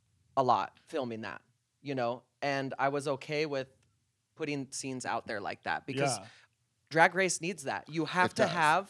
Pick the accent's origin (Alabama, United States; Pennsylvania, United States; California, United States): California, United States; Modesto; I'm from Modesto, California.